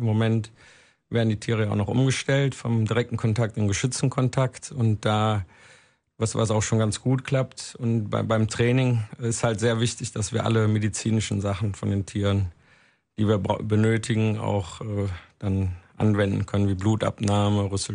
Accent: Cologne, North Rhine-Westphalia, Germany; Also im Kindergarten habe ich schon Elefanten gemalt und ich bin direkt am

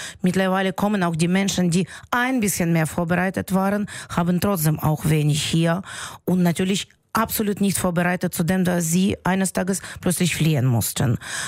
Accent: Kharkiv, Kharkiv Oblast, Ukraine; moved away as an adult; now in Germany; auf meine Heimatstadt fallen, auf Kharkiv. Und genau jetzt ist die Straße, wo ich geboren bin und 30 Jahre gelebt habe, halb zerstört.

